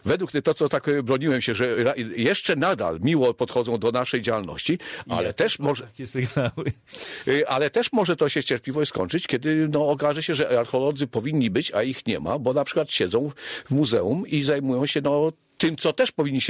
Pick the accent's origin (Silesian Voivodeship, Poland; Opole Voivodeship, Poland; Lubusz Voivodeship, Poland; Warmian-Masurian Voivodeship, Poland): Lubusz Voivodeship, Poland; Wojcieszyce; w mojej wsi, nieodległa wieś Wojcieszyce od Gorzowa, 10 kilometrów